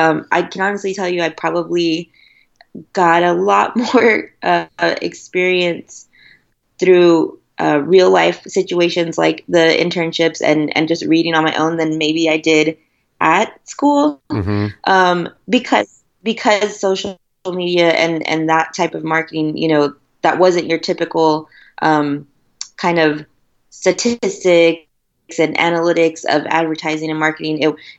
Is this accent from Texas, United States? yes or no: yes; San Antonio, Texas, United States; And I really wanted to help showcase all that was good here in my hometown of San Antonio.